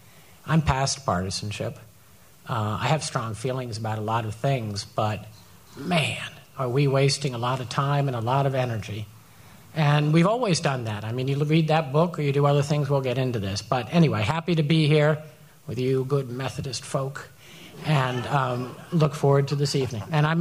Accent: Washington, United States; also born or lived in Massachusetts; Born and raised in Washington, went to college in Massachusetts, got involved in Massachusetts politics, was a state legislator

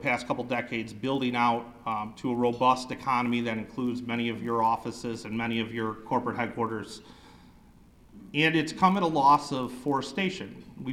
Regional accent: Williamsville, New York, United States; I'm from Williamsville, so we're not supposed to talk or something.

